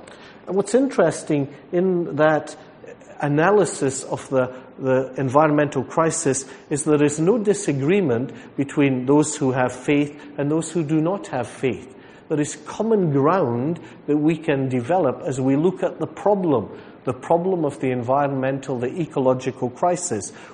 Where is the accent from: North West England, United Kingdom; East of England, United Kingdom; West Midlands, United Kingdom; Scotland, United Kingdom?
Scotland, United Kingdom; particularly as a Scotsman when I have to pay for the amount of water consumed.